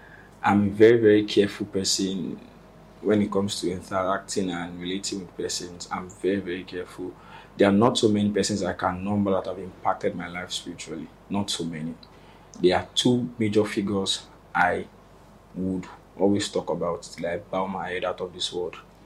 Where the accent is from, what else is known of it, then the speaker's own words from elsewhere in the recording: Abeokuta, Ogun, Nigeria; I'm from Abeokuta, Ogun State. I'm from a family of six.